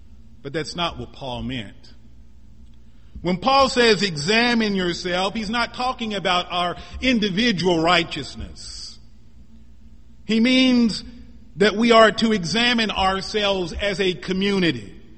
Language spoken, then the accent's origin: English; Missouri, United States; he was a senator from my home state of Missouri. And not only was he from my home state of Missouri, but he was also from my hometown